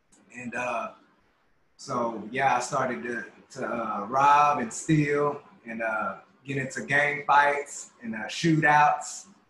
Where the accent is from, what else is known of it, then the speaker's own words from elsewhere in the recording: Fort Worth, Texas, United States; And I grew up in Fort Worth, Texas, and Fort Worth is known for its gang activity. And at a young age, you know, I grew up in a predominantly Crip neighborhood.